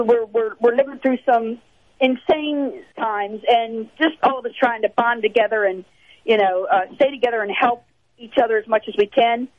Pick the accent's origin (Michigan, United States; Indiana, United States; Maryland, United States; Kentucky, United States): Maryland, United States; Baltimore; I'm from the East Coast. I can't help it. I grew up in Baltimore. It's a kind of a tough town.